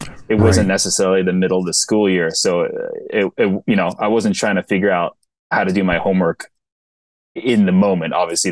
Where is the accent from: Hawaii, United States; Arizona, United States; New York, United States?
New York, United States; New York City; So I grew up in New York City.